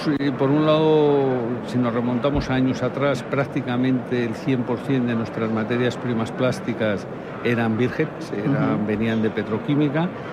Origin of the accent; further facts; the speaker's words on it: Madrid, Community of Madrid, Spain; Yo siempre pongo un ejemplo, y soy de Madrid